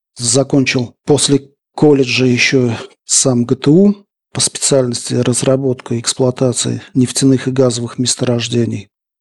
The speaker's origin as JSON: {"language": "Russian", "town": "Buguruslan", "region": "Orenburg Oblast", "country": "Russia", "tie": "born or raised there", "said": "Я родился весной в городе Бугуруслане Оренбургской области."}